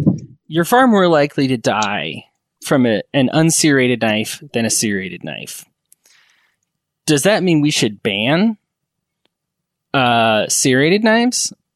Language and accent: English; Aurora, Colorado, United States; Something I didn't know is that what I consider my hometown of Aurora, Colorado has actually banned pit bulls as well.